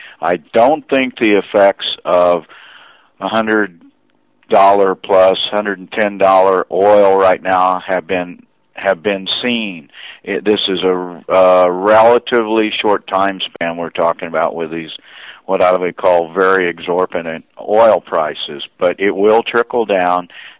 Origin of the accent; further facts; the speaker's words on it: United States; We're American guys, and we're looking at the price of gold.